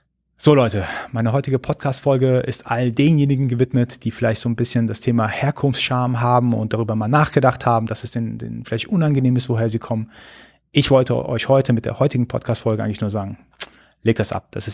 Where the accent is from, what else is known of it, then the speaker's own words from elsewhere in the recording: Iran; now in Germany; wir sind ursprünglich Iraner, wir sind aber hier in Deutschland. Das heißt, wir sind in allererster Linie ist erstmal deutsch.